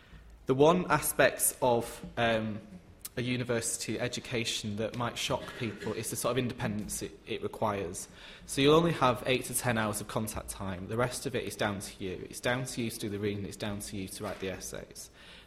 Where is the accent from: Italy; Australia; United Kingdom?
United Kingdom; Manchester, North West England; I'm not entirely sure because I'm from Manchester, so I'm from another city, so I was sort of used to it.